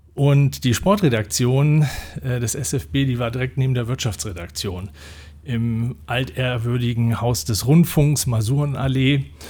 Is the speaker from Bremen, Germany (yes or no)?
yes; Bremen, Germany; Ich bin in Bremen aufgewachsen und da gehörte mein Herz dem Fußball.